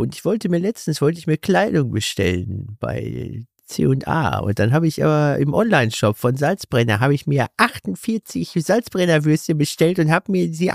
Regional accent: Henrichenburg, North Rhine-Westphalia, Germany; Also ich war in meinem Heimatdorf in Henrichenburg im Supermarkt

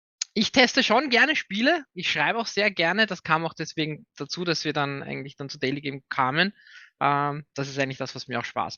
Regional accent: Vienna, Austria; Ich bin aus Wien, bin in Wien

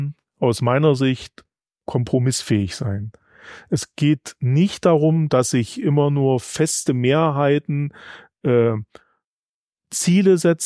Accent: Bad Bibra, Saxony-Anhalt, Germany; dass ich eigentlich meinen Heimatort immer so gesehen habe, dass ich zwar stolz auf dem war, es ist ein ehemaliger Kurort, heißt Bad Bibra, liegt im Burgenlandkreis

